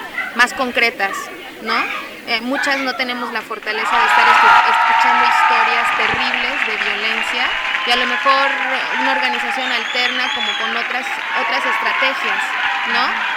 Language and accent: Spanish; Oaxaca, Mexico; vengo del Istmo de Tehuantepec, en Oaxaca.